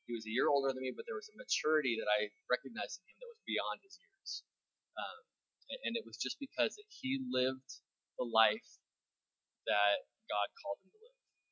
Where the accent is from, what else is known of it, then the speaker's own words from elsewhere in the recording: Bremerton, Washington, United States; I grew up in Bremerton, Washington, and nobody from my high school went to WASU.